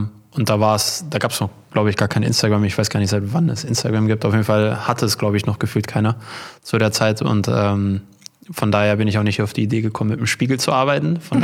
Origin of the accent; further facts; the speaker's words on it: North Rhine-Westphalia, Germany; wir kommen ja hier aus dem Kreis Unna, und dann gibt es ja die Stadt Hamm direkt daneben